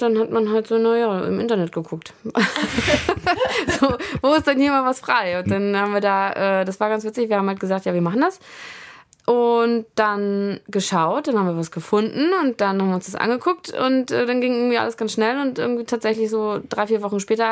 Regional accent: Lübeck, Schleswig-Holstein, Germany; Also ich komme aus Lübeck

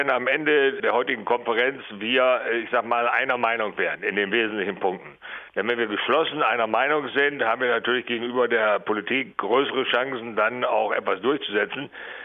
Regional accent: Osnabrück, Lower Saxony, Germany; Also ich komme aus Osnabrück

